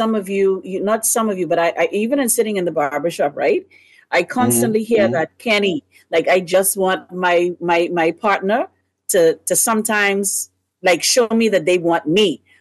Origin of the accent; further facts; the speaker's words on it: Cat Island, Bahamas; from Office Town, Cat Island.